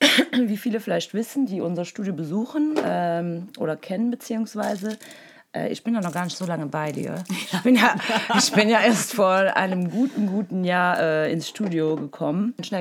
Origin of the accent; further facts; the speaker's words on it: Wallonia, Belgium; ich bin ursprünglich aus Belgien und viele wundern sich, warum ich so gut Deutsch rede, beziehungsweise Deutsch spreche. Aber ja, wir haben eine kleine Region in Ostbelgien, ich würde mal sagen 60.000 bis 70.000 Einwohner.